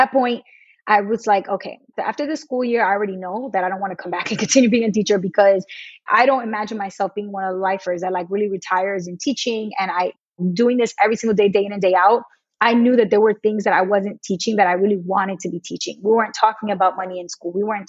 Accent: New York, United States; So it was like perfect for me being that I'm from New York and I knew the school system well.

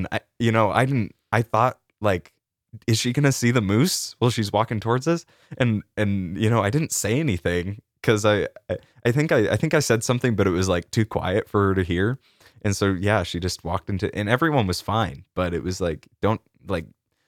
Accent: Anchorage, Alaska, United States; Anchorage. So Anchorage is the south central city, if you can even call it a city in Alaska.

